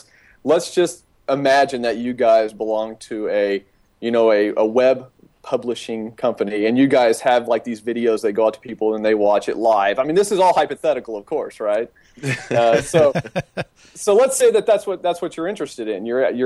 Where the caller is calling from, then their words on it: Las Colinas, Texas, United States; I'm actually calling from Las Colinas, Texas, which is a suburb of Dallas, Texas. We lovingly call this place Silicon Prairie.